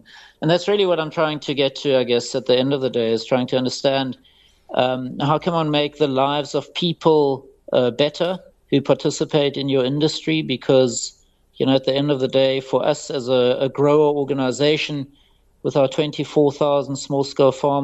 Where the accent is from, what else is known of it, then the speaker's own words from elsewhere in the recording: South Africa; being South African, we obviously love our braai